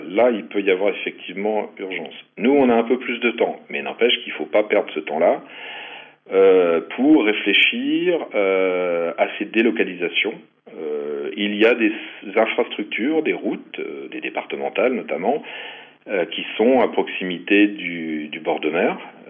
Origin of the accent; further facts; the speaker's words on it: Brittany, France; ça se fait chez nous, en Bretagne